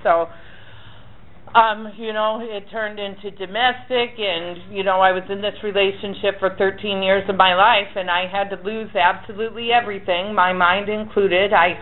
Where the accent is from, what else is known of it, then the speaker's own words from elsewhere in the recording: Sioux City, Iowa, United States; now in Houston, United States; I came all the way from Sioux City, Iowa, to H-Town, Texas.